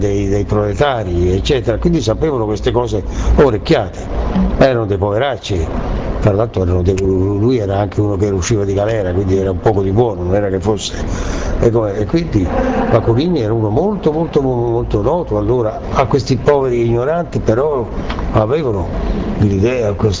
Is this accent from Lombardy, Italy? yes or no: no; Viareggio, Tuscany, Italy; perché io sono di Viareggio